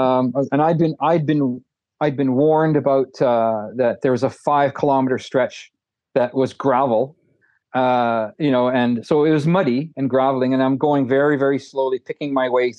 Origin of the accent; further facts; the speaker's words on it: Canada; I loved it, but only because I'm Canadian and I'm used to swimming in cold water.